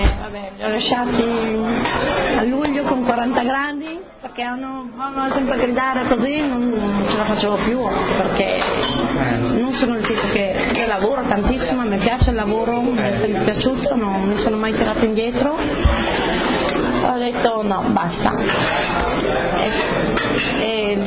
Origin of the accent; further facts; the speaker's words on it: Erto, Friuli-Venezia Giulia, Italy; io come sono di Erto